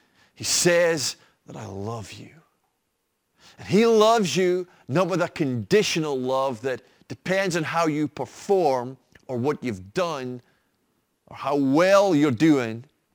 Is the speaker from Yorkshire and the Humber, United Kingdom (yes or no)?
no; Fraserburgh, Scotland, United Kingdom; Where are you from? What's your hometown? Well, my hometown is Fraserburgh. I am a Brocher. Now, don't hold that against me.